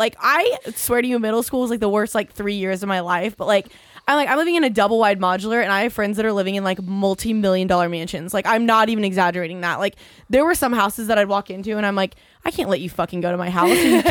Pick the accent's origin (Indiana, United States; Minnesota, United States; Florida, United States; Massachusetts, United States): Indiana, United States; Terre Haute; I grew up in Terre Haute and my mom and dad moved us from, it was like downtown Terre Haute